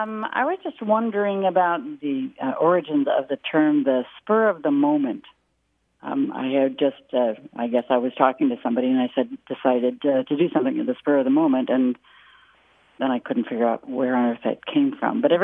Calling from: Novato, California, United States; I'm calling from Novato, California.

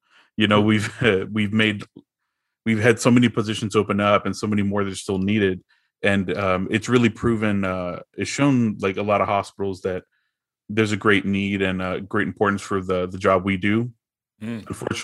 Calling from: Fort Worth, Texas, United States; Fort Worth, Texas.

